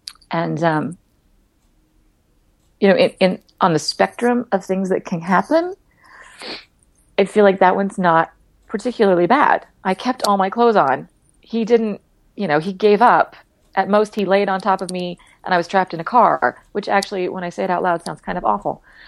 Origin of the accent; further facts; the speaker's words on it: Provo, Utah, United States; I mean, I grew up in Provo, and going to BYU felt a lot like high school part two that first year